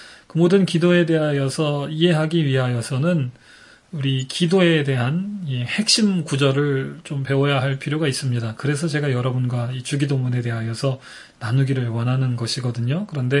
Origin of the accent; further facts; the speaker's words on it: California, United States; 제가 캘리포니아에서 왔고